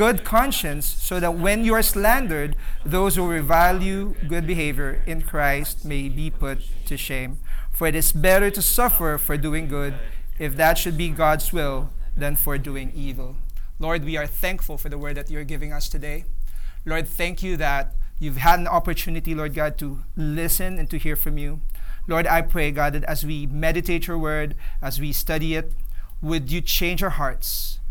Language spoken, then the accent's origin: English; Philippines; So we came from the Philippines, and we're just here for a few days